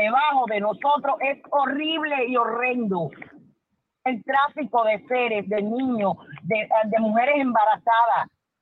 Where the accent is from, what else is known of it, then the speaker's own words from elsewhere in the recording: Cuba; En mi país no es ilegal hacerse un aborto. Hacerse un aborto en Cuba es como ir al refrigerador